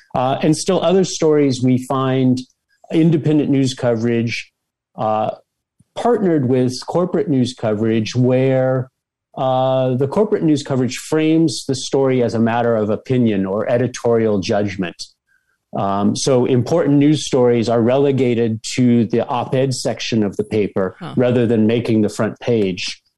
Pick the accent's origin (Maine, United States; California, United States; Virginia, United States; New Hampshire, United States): California, United States; I grew up in Southern California.